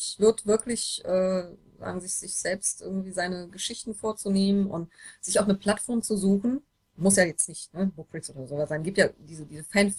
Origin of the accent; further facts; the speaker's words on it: North Rhine-Westphalia, Germany; Ja, ich bin ein richtiger Oberberger